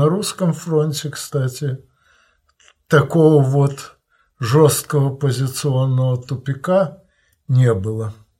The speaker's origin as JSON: {"language": "Russian", "town": "Odesa", "region": "Odesa Oblast", "country": "Ukraine", "tie": "born or raised there", "moved": "yes", "lives_now": "Moscow, Russia", "said": "Я перебрался из моей родной Одессы в Москву на 4-м году независимости Украины"}